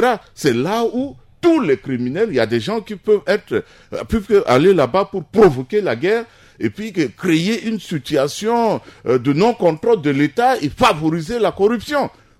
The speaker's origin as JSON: {"language": "French", "country": "Central African Republic", "said": "Et quand tu fais des affaires en tant que centrafricain, c'est difficile."}